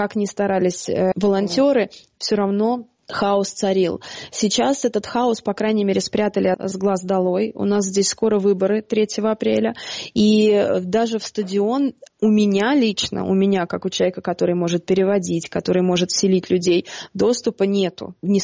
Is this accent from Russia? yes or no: yes; Moscow, Russia; now in Budapest, Hungary; Я москвичка, но я даже не уверена, что я могу так про себя сказать. Я уже 9 лет живу в Будапеште.